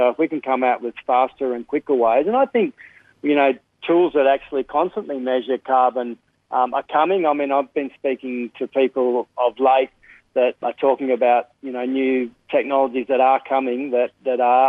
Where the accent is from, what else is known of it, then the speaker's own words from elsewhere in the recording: Australia; we've probably only just recently had the methodologies for us as Australian farmers.